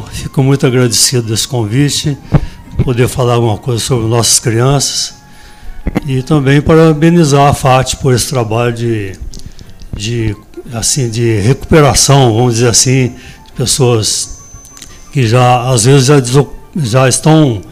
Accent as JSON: {"language": "Portuguese", "town": "Guaxupé", "region": "Minas Gerais", "country": "Brazil", "said": "Sou de Guaxupé."}